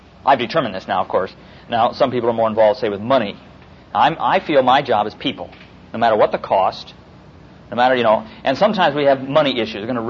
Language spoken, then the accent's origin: English; Midwest, United States; I was raised up in the Midwest where it was a sleeping bag and a hardwood floor.